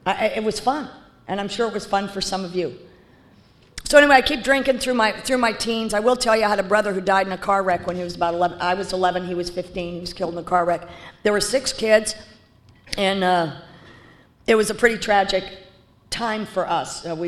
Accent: Texas, United States; I was raised in Southwest Texas. I want you to know that, on the border with Juarez.

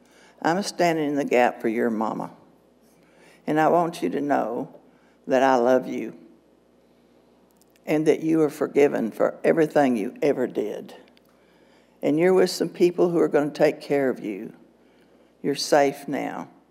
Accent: Lubbock, Texas, United States; born there; I was born in Lubbock, Texas. Go Texas Tech, Final Four.

